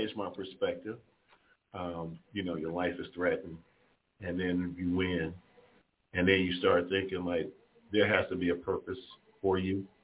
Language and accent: English; Detroit, Michigan, United States; born and raised in the city of Detroit, I grew up right there on Dexter and Davidson and all of those areas, on Pasadena and some of those areas.